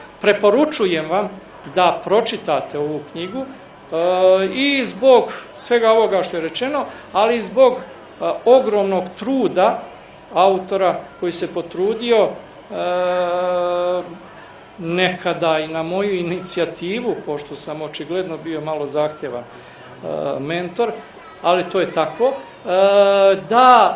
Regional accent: Bosnia & Herzegovina; pošto ja dolazim iz Bosne i Hercegovine

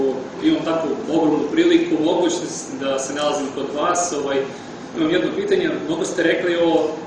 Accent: Belarus

